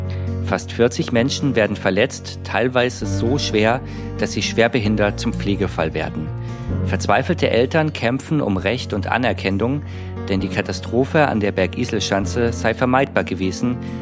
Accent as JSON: {"language": "German", "town": "Innsbruck", "region": "Tyrol", "country": "Austria", "said": "Ich glaube, als Innsbruck oder als Tiroler lächelt man da eher drüber."}